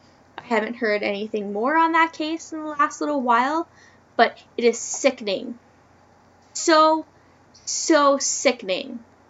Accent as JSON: {"language": "English", "country": "Canada", "tie": "born or raised there", "said": "The military is very well respected in my hometown, as we have the largest airbase in Canada."}